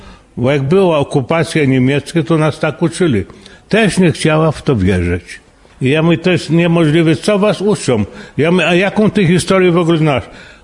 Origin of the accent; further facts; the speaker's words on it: Ternopil, Ternopil Oblast, Ukraine; A ja pochodzę z Tarnopola.